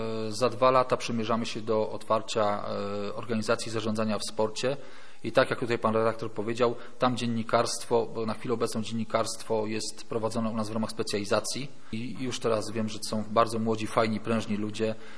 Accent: Szczecin, West Pomeranian Voivodeship, Poland; now in Gdańsk, Poland; cały czas mi wszyscy jak mantrę powtarzają, że jestem ze Szczecina.

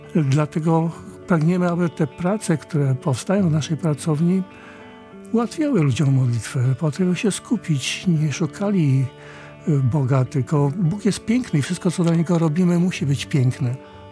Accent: Dzierżoniów, Lower Silesian Voivodeship, Poland; now in Gdańsk, Poland; Razem z żoną kończyliśmy szkołę średnią w Strzelinie. Ja pochodzę z Dolnego Śląska, z Dzierżoniowa, żona z Ilcza. W Strzelinie kończyliśmy szkołę, ona liceum medyczne, ja technikum samochodowe.

